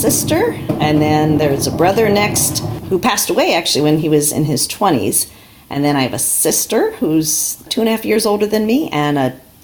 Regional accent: Maryland, United States; also born or lived in Washington, D.C.; I was born in Washington, D.C. My family lived just outside of D.C. in Maryland.

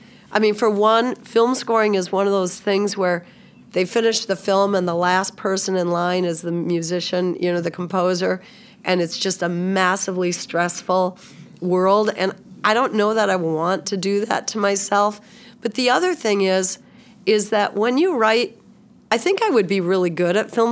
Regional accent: Windom, Minnesota, United States; So the artist on that is a guy from my hometown, from Windham, Minnesota.

